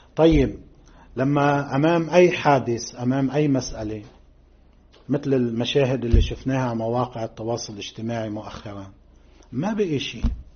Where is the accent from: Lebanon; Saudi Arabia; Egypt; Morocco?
Lebanon; الواقع تبعنا كلبنانيين بيقول هيك